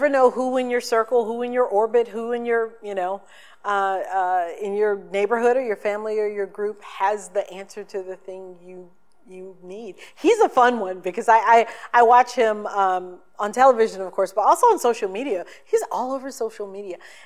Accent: the South, United States; So I'm a girl from the South. I grew up in the church.

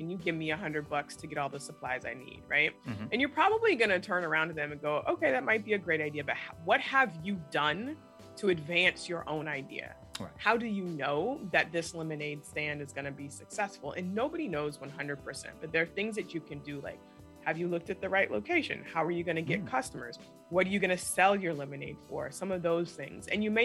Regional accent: Portland, Oregon, United States; born there; I was born in Portland, Oregon, okay.

